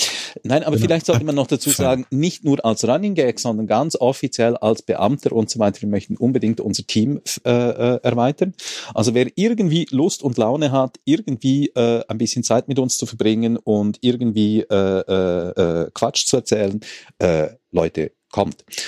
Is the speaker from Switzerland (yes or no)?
yes; Switzerland; Wir sind Schweizer, so.